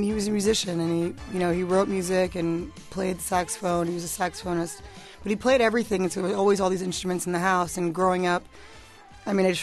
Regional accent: New York, United States; now in Los Angeles, United States; I'm from New York, and, you know, being out in L.A., I realized there's not that much Caribbean food out there

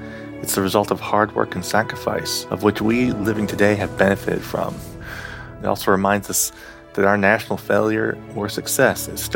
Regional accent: Pasadena, California, United States; I'm from Pasadena, California.

